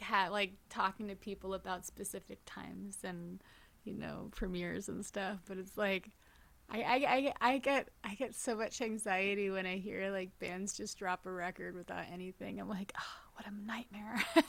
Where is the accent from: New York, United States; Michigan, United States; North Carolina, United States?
New York, United States; my schedule started feeling really crazy for being a New Yorker